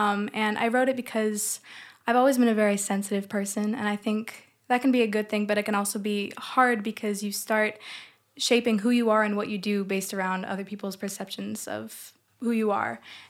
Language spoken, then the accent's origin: English; Berrien Springs, Michigan, United States; I grew up in Berrien Springs. I was born in St. Joe.